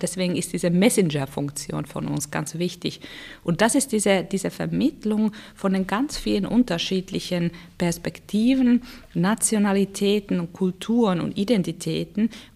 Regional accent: Helsinki, Uusimaa, Finland; now in Berlin, Germany; Und da sage ich es als Finnin auch, wenn ich da Helsinki, meine Heimatstadt, liebe, aber Berlin ist dann doch bedeutsamer.

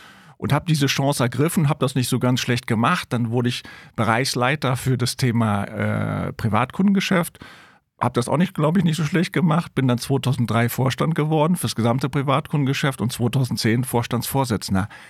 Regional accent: Rhineland, Germany; ich bin Rheinländer

